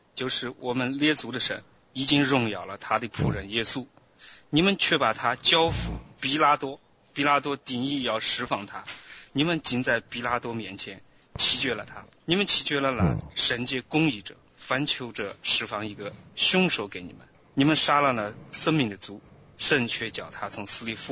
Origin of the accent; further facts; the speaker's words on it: Shaanxi, China; 我那个家乡话应该有点像四川话，但是。